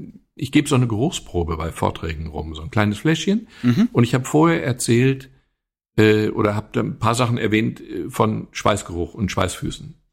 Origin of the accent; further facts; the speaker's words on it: North Rhine-Westphalia, Germany; Also hier, ich komme aus dem Ruhrgebiet, Grubenunglücke sind hier etwas, was viele Familien in ihrer persönlichen Biografie haben.